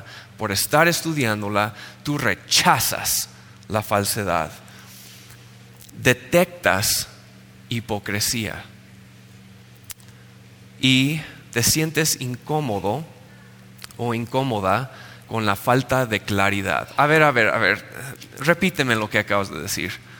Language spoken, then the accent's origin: Spanish; United States; Spanish is a second language; Y tal vez en español para ustedes coraza es muy fácil recordar, pero como gringos, muy coraza, ¿qué parte del cuerpo?